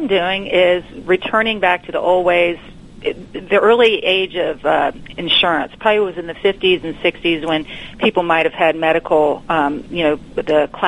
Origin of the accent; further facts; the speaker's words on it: Raleigh, North Carolina, United States; also born or lived in Austin, Texas, United States; I was raised in the Raleigh area, but actually born in Austin, Texas.